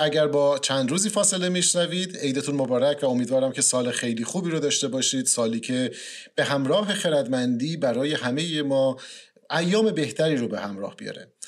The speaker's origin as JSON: {"language": "Persian", "country": "Iran", "said": "همه ما ایرانی هستیم و این جشن رو جشن میگیریم."}